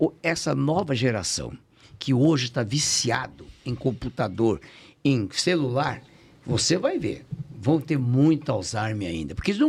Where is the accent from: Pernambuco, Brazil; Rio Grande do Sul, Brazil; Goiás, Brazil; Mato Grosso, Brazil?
Mato Grosso, Brazil; Várzea Grande; Eu sou cuiabano vazegrandense.